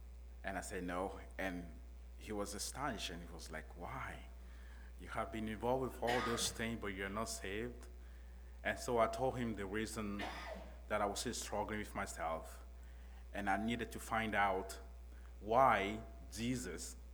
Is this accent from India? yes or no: no; Togo; I'm from Togo, West Africa.